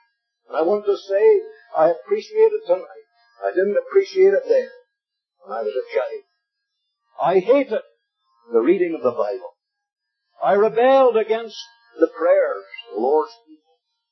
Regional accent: Ballymena, Northern Ireland, United Kingdom; also born or lived in Lurgan; Now, I was born in Lurgan, but I'm not a Lurgan man. The Lurgan brethren don't like to say that. I'm not a Lurgan man. I'm a Ballymena man. I came to live here in 1928.

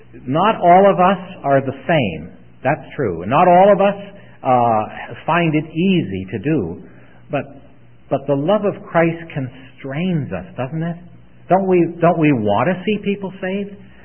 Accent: St. Catharines, Ontario, Canada; I'm from a little town across the lake, St. Catharines.

